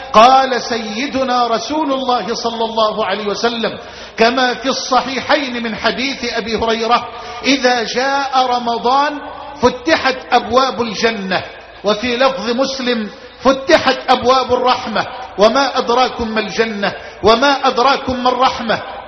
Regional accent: Egypt

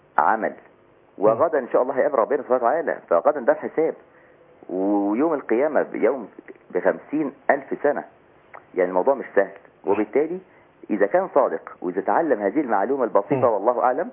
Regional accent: Egypt; انا مصري طبعا طاهر.

